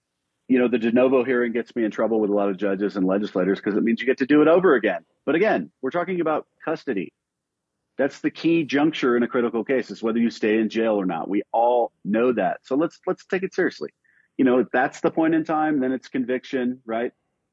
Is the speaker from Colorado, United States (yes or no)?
yes; Denver, Colorado, United States; like look at my hometown of Denver.